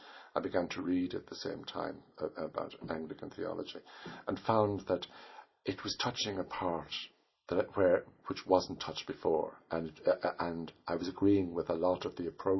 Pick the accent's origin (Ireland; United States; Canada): Ireland; Mallow, County Cork; also born or lived in County Laois; I'm from Mallow in County Cork. I can't say I'm a Corkman because I was born in County Leash.